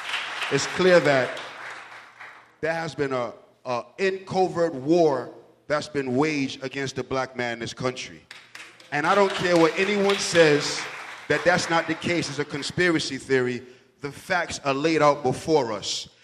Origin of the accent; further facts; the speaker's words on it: New York City, New York, United States; Now, I'm from New York City originally